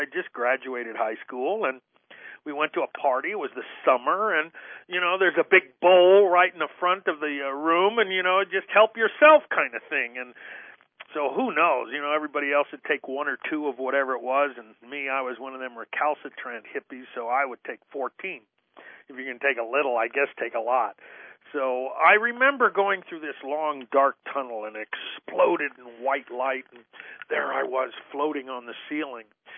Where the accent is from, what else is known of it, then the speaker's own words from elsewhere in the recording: Los Angeles, California, United States; I was graduated high school in 1966 in Los Angeles, and was born and raised in Los Angeles. And I actually love Los Angeles.